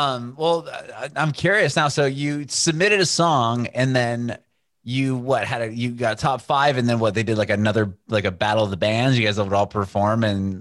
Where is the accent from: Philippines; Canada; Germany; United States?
United States; San Diego, California; now in Nashville, United States; What, I'm from California, actually.